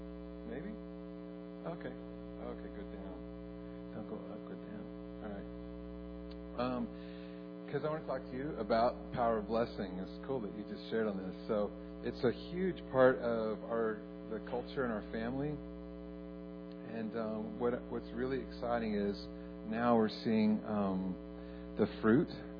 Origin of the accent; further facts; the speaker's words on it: Houston, Texas, United States; also born or lived in Dallas; When I was 16 years old, we moved from Houston, Texas, to Dallas, Texas.